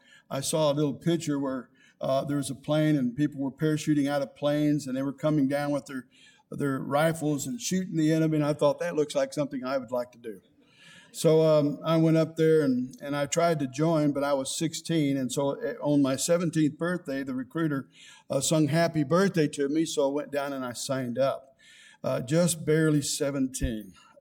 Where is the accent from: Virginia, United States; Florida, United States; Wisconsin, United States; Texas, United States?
Texas, United States; Corpus Christi; And Corpus Christi, Texas, and I was born there because I wanted to be close to my mother. And I was raised in Corpus Christi.